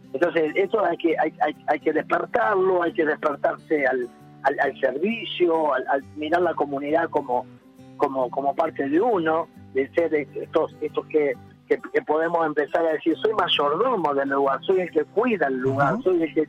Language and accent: Spanish; Buenos Aires, Argentina; also born or lived in Uruguay; Yo nací en Uruguay, pero me crié en Buenos Aires.